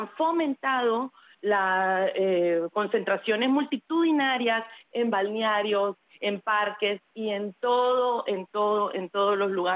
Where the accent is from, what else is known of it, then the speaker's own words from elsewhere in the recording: Nicaragua; estamos muy preocupados todos los activistas nicaragüenses por nuestro pueblo dentro y fuera de Nicaragua